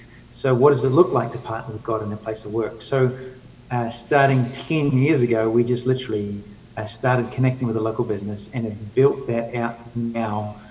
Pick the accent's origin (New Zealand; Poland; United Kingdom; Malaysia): New Zealand; now in Redding, United States; you land eventually in this dot of two islands called New Zealand.